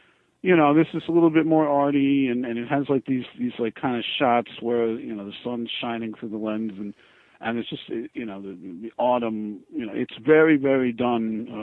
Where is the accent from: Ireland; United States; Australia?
United States; New York City, New York; because, you know, I grew up on the Lower East Side, so I'm walking on Avenue B